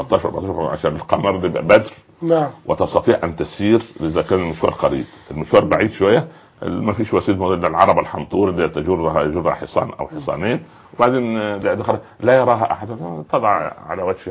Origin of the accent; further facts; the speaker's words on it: Cairo, Cairo Governorate, Egypt; لانها كانت مضطرة عندنا في القاهرة